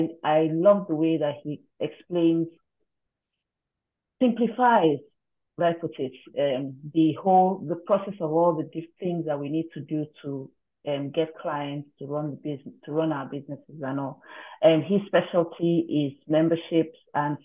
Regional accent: Nigeria; I mean, I'm a Nigerian.

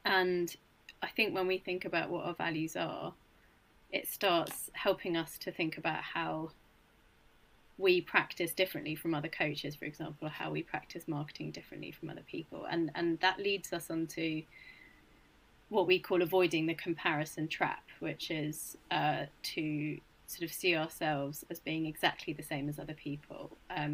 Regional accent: United Kingdom; And you know, as British people, or you know, generally humans, we don't tend to want to shout about things that we're amazing at.

